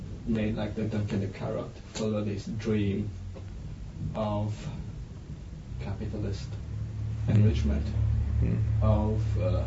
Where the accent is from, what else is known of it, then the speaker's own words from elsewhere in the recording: Mauritius; I think I just told you that I come from Mauritius.